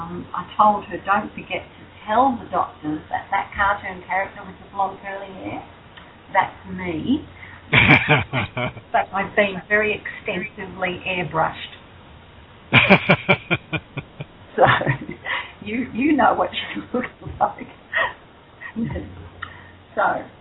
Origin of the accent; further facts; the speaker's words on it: Victoria, Australia; In my home state of Victoria, I decided to turn my painting with Parkinson's session into a workshop